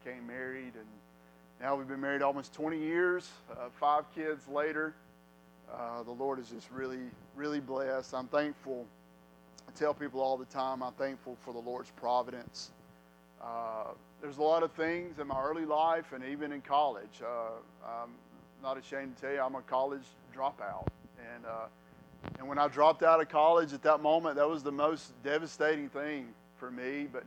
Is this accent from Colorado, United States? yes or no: no; Alabama, United States; So my story is I grew up in Cleburne County. I always tell people the big, the major city of Chulafini, Alabama.